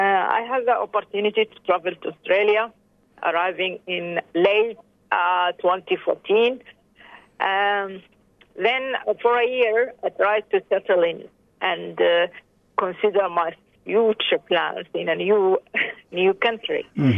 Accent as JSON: {"language": "English", "region": "Khartoum", "country": "Sudan", "tie": "born or raised there", "said": "I was born and raised in Khartoum, Sudan, where I completed my all my primary and secondary education."}